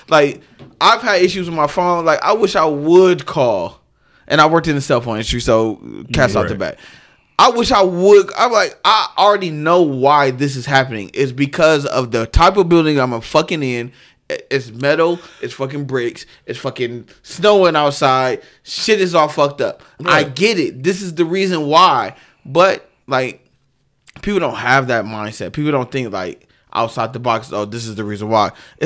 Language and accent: English; Detroit, Michigan, United States; That's my hometown.